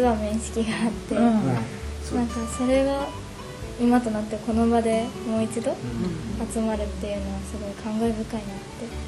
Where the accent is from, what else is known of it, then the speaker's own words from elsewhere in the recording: Atami, Shizuoka, Japan; now in Tokyo, Japan; 私も東京の大学に通ってて、え、どこ出身なのって言われて熱海だよって言うと